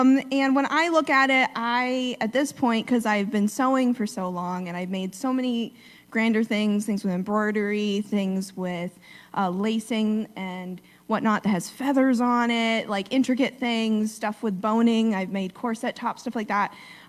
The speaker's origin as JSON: {"language": "English", "region": "New York", "country": "United States", "said": "I'm originally from New York."}